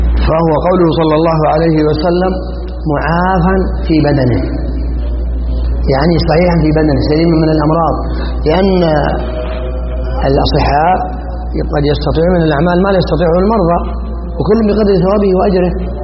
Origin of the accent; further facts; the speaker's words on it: Saudi Arabia; هذا ما نعيش في بلادنا المملكة العربية السعودية